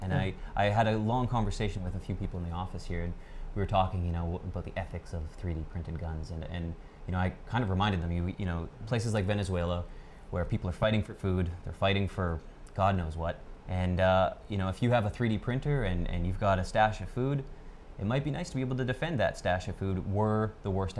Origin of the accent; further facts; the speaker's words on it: Canada; I was kind of amongst the typical Canadian. We are usually more left-leaning